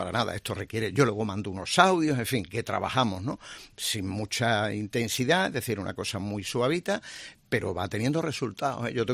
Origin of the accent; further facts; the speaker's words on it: Seville, Andalusia, Spain; also born or lived in Madrid; Yo soy sevillano. Yo soy sevillano y he trabajado, como nos pasa a los periodistas y a ti, pues mucho tiempo en Madrid.